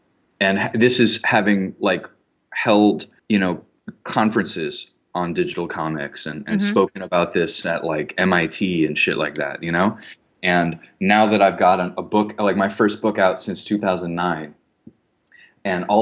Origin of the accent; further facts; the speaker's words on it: Miami, Florida, United States; Okay. So what are my cultural reference points?